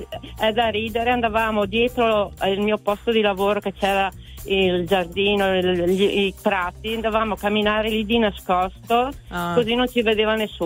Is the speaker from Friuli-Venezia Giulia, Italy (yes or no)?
yes; Pordenone, Friuli-Venezia Giulia, Italy; io abito in una casa, io sono di Pordenone.